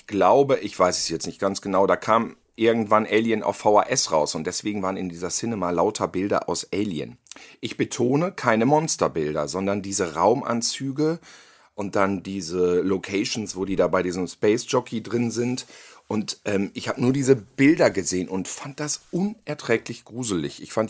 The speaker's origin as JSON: {"language": "German", "town": "Gütersloh", "region": "North Rhine-Westphalia", "country": "Germany", "said": "ich komme aus Gütersloh, wir hatten ja einen Militärflughafen und deswegen hatten wir englisches Fernsehen"}